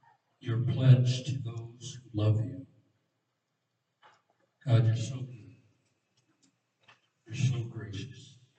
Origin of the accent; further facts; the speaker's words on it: Swartz Creek, Michigan, United States; I am from Schwartz Creek, Michigan. I live in Schwartz Creek, Michigan.